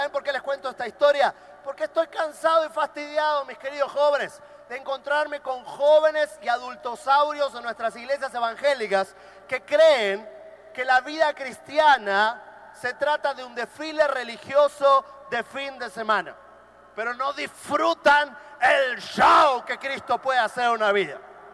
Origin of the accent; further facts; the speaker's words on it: Argentina; now in Miami, United States; yo soy de Argentina, pero vivo en los Estados Unidos hace muchos años. De hecho, vivo en la ciudad de Miami.